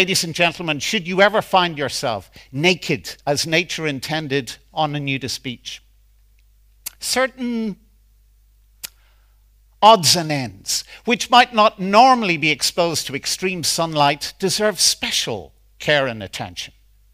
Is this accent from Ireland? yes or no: yes; Ireland; as a teenager, growing up in Ireland, was really quite liberating.